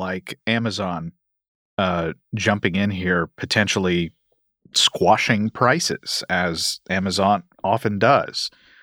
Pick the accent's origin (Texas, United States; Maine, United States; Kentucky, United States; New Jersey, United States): Kentucky, United States; My home state of Kentucky is one of them.